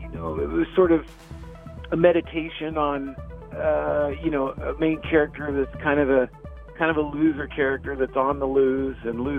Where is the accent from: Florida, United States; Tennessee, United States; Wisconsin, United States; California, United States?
California, United States; Eureka; now in Oakland, United States; No, I was born and raised in Humboldt County in Eureka, California, way up north near the Oregon border.